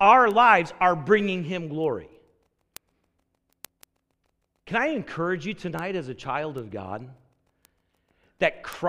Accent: South Carolina, United States; I'm from South Carolina, sweet tea.

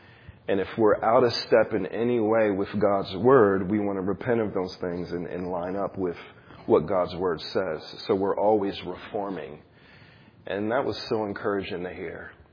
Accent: New Jersey, United States; But I was born and raised in New Jersey in a suburb called Woolenboro. It's about 15 minutes away from Camden, New Jersey.

